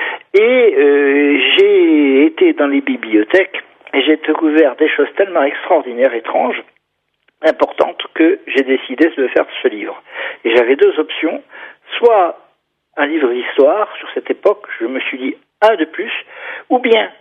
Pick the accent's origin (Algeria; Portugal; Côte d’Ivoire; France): Algeria; quand j'étais jeune, enfant, en Algérie